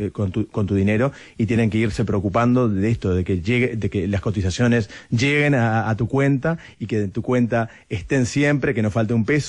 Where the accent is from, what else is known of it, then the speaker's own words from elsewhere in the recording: Uruguay; now in Chile; ustedes me ven, mi acento, no soy chileno, soy uruguayo, pero yo 16 años acá